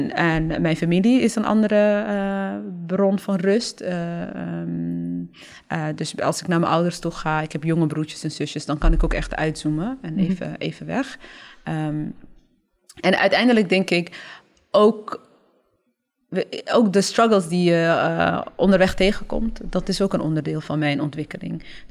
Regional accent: Groningen, Netherlands; ik ben in Groningen opgegroeid.

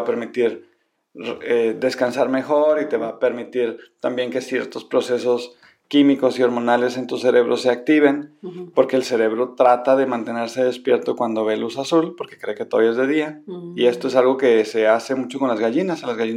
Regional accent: Sonora, Mexico; porque yo como buen sonorense no puedo tomar soda si no tiene sus hielos

